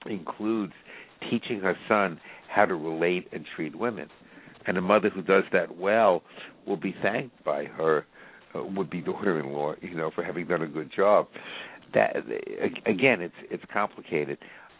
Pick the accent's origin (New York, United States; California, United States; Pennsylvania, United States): New York, United States; The Bronx; or did I just hear that growing up in the Bronx?